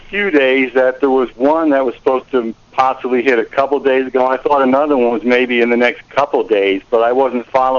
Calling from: Globe, Arizona, United States; I'm a first-time caller from Globe, Arizona.

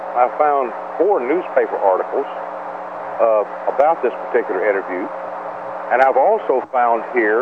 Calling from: Atlanta, Georgia, United States; from Atlanta.

